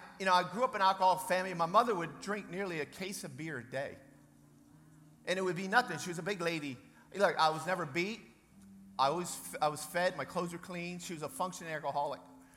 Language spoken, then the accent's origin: English; Fort Worth, Texas, United States; I'm from Fort Worth, and I'm a blessed man.